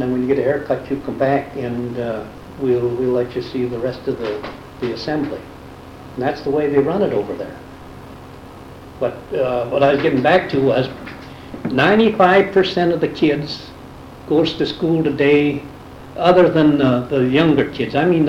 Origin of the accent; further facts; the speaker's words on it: Bay City, Michigan, United States; also born or lived in Detroit; I'm originally from Bay City, yeah.